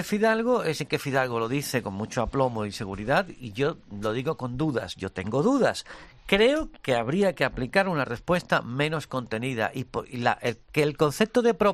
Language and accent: Spanish; Spain; Yo digo como español